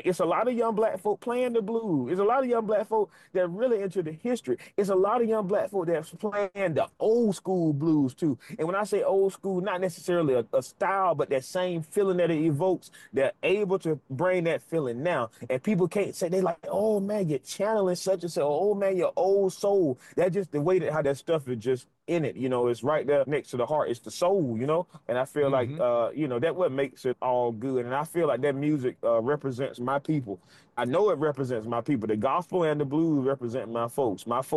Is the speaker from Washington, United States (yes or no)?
no; Georgia, United States; But at the end of the day, I am from West Georgia, and the blues I am presenting is West Georgia blues.